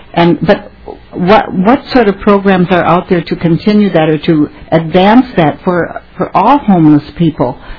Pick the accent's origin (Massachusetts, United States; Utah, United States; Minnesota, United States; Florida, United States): Minnesota, United States; Faribault; and I'm from Faribault, Minnesota, where we have Ruth's House